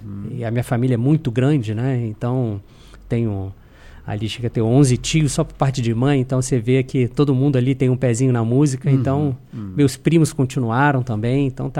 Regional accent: Rio de Janeiro, Brazil; born there; now in Urussanga, Brazil; Sou natural do Rio de Janeiro. Nasci no bairro de Campo Grande, lá no estado do Rio, né? Que é ali, fica na zona oeste do Rio de Janeiro. É um bairro bem populoso lá, né? Tem 370 mil habitantes.

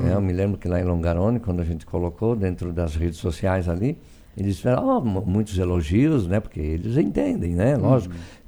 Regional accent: Nova Veneza, Santa Catarina, Brazil; eu principalmente, que não sou de Uruçanga, sou de Nova Veneza, onde o dialeto belunês ele é muito menos falado que aqui. Meu dialeto de origem é mais o dialeto da planície do Vêneto, que tem algumas diferenças

